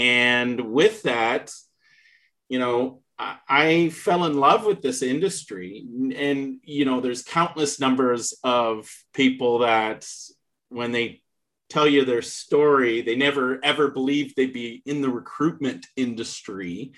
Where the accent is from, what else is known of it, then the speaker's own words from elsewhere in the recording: Canada; I'm a Canadian. So in the Toronto market, Ontario, Canada